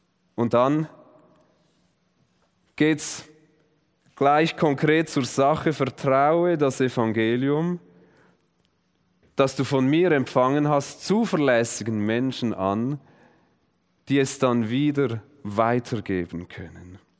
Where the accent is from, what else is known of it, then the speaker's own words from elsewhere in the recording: Effretikon, Zurich, Switzerland; das war noch in Ephretikon, in meiner Heimatgemeinde